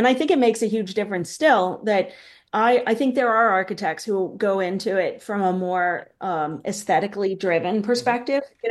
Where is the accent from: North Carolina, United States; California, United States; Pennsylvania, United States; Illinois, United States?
Pennsylvania, United States; East Pittsburgh; So I grew up in East Pittsburgh, which is above Braddock, and I went to the same Catholic grade school that my dad and all his brothers and sisters went to. So, Pittsburgh upbringing, then Catholic high school